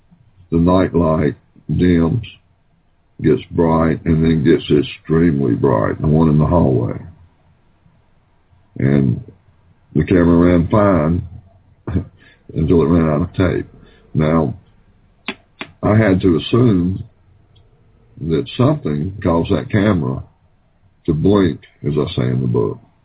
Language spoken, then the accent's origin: English; the South, United States; you can tell by my voice, I'm from the South. I'm a country boy. I grew up hunting, grew up in the woods on a farm.